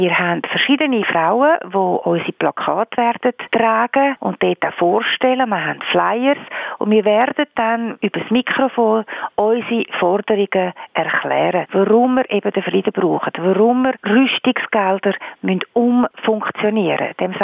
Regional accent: Finland; German is a second language; now in Germany; In meiner Heimat Finnland ist das zum Beispiel so.

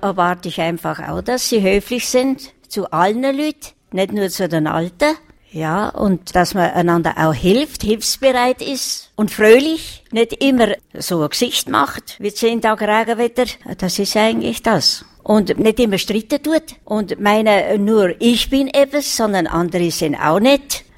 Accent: Bavaria, Germany; now in Switzerland; ich bin nicht in der Schweiz geboren, ich bin von Deutschland, vom Land Bayern.

